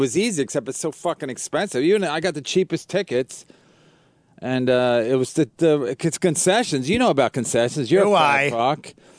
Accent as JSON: {"language": "English", "region": "New York", "country": "United States", "said": "We just curse. We're from New York. We curse."}